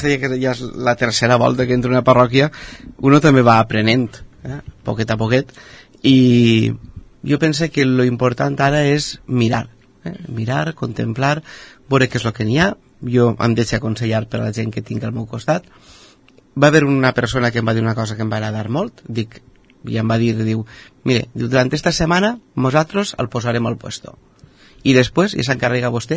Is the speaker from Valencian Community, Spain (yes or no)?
yes; Gata, Valencian Community, Spain; pues res, soc de Gata, tinc 38 anys